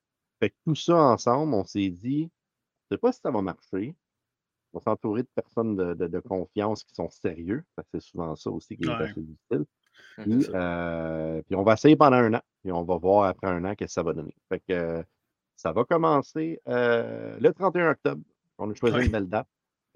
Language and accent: French; Saint-Jérôme, Quebec, Canada; Et moi, je viens de Saint-Jérôme.